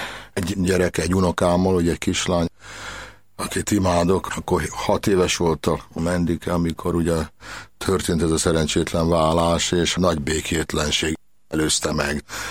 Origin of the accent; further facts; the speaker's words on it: Jászladány, Jász-Nagykun-Szolnok, Hungary; Én ugye 56-ban születtem a forradalom idején, október 6-ában, amikor édesapám katona volt, és a nagyszüleimnél laktunk Jászladányon a mama.